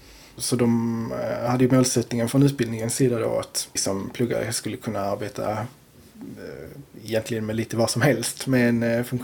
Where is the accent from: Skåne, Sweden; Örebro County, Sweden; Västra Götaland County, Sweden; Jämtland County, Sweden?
Skåne, Sweden; Torekov; born or raised there; now in Landskrona, Sweden